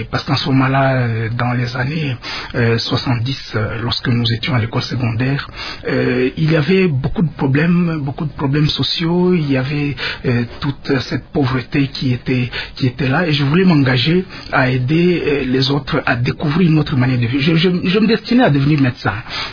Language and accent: French; Bukavu, South Kivu, DR Congo; J'ai grandi à Bukavu, j'ai étudié au collège Al-Fadjiri des jésuites, à l'école primaire, à l'école secondaire